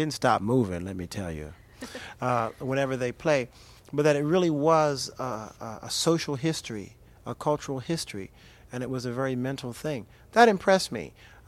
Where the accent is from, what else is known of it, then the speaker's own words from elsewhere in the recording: Virginia, United States; I'm from Virginia. My grandparents are from Virginia, and apparently the people came from that area in Africa.